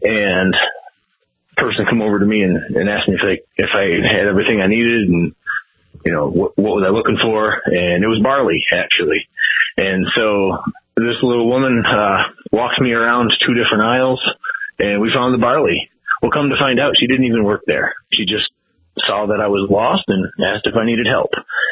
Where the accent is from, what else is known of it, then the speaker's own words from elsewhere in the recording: New York, United States; I live in the lower part of Western New York, Cattaraugus County.